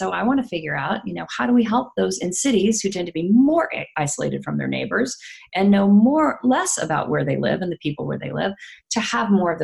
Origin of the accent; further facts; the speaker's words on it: Midwest, United States; you know, I grew up in the Midwest.